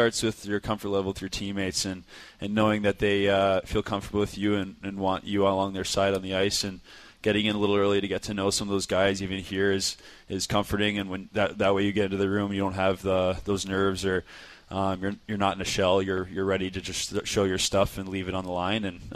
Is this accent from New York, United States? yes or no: no; Columbus, Ohio, United States; I grew up around Columbus and would go to the rinks there and watch the Blue Jackets when my dad coached there.